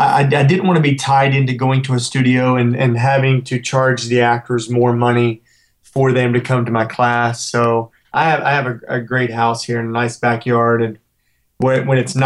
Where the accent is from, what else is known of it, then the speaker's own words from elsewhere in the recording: Princeton, West Virginia, United States; No, it's a very small town on the southern tip of West Virginia, on the border of West Virginia, Virginia. When I grew up there